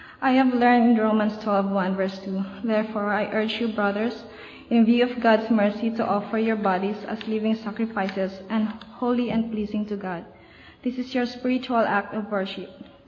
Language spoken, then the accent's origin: English; Philippines; now in Cayman Islands; From Philippines.